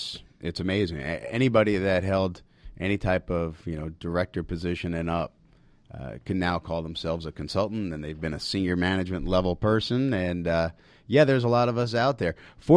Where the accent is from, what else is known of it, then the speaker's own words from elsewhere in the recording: New York, United States; Try to get back to my roots of being a New Yorker and going to the local deli.